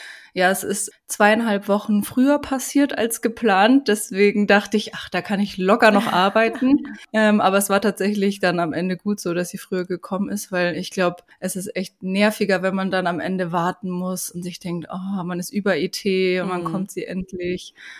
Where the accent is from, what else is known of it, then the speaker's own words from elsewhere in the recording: Munich, Bavaria, Germany; Bin aus München